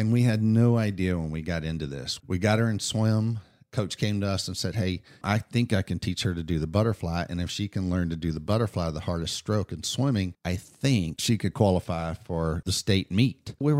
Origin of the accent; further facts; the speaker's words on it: Houston, Texas, United States; Yeah, I grew up in East Houston and I grew up in the 70s and 80s in East Houston. And number one, it was a very rough area.